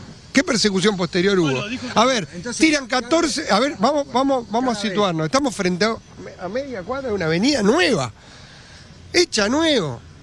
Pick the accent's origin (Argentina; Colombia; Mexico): Argentina; Rosario, Santa Fe; Exijamos como rosarinos que nos cuiden como nos tienen que cuidar.